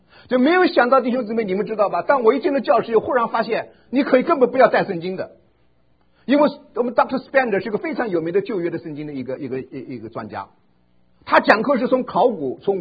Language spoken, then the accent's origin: Chinese; China; 听说我们从大陆来以后